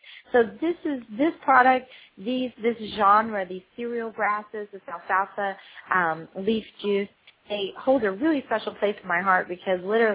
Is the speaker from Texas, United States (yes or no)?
yes; Texas, United States; because I grew up in Texas, and I ate a lot of meat and a lot of cheese and a lot of mashed potatoes